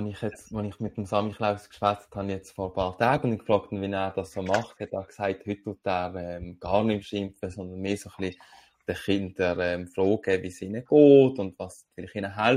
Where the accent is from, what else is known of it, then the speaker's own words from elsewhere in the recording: Northwestern Switzerland, Switzerland; ich bin ja in der Nordwestschweiz aufgewachsen, wo es ein bisschen wärmer ist, auch noch am 6. Dezember